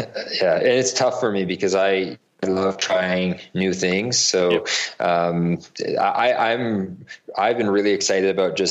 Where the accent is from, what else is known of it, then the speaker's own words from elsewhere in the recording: Calgary, Alberta, Canada; I grew up in Calgary, Canada